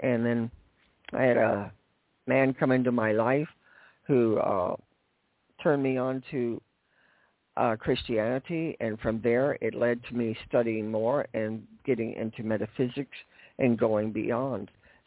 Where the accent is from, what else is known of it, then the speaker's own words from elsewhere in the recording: Los Angeles, California, United States; I grew up in Los Angeles, so I was there in 64 to see … I saw them 3 times they came to L.A.